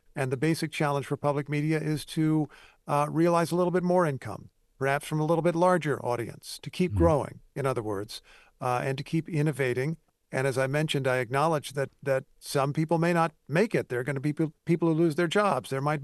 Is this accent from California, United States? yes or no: no; Indiana, United States; but I was recently at stations in my home state, Indiana. I was in the station in Indianapolis. I was at the station in Fort Wayne.